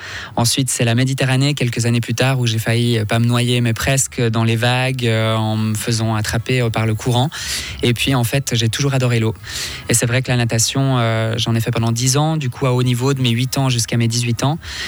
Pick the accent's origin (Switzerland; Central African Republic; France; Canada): Switzerland; Morges, Vaud; moi, je suis né à Morges, hein, morgien pure souche. J'ai vécu à Tolochna, ensuite à Saint-Saphorin-sur-Morges, et puis la grande majeure partie de ma vie à Morges même.